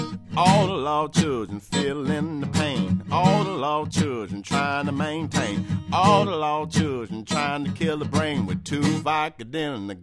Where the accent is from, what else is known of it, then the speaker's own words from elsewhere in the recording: Chicago, Illinois, United States; I don't think of myself as a pure blues person at all, but I am from Chicago. And I grew up listening to, you know